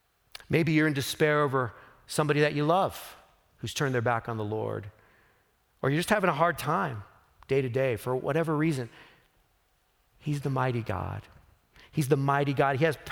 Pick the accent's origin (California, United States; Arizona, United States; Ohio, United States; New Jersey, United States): California, United States; Fresno; for me, growing up in Fresno, it was always like fog days